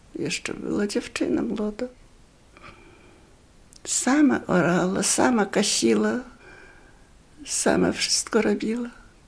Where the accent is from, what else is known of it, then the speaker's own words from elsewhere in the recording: Podlaskie Voivodeship, Poland; No, to ja z Nowego Ostrowia poszła za mąż do Północnego.